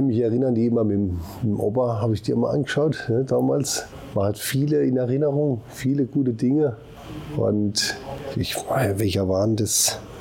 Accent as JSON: {"language": "German", "town": "Ammerbach", "country": "Germany", "tie": "born or raised there", "said": "ich bin gebürtig aus der Region, aus Ammerbach, nicht weit von hier."}